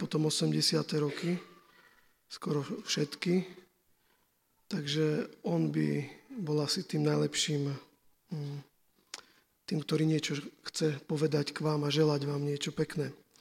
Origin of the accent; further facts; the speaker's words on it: Vranov nad Topľou, Prešov Region, Slovakia; tak sa tu chodilo z okolitých, ja som bol z Vranova.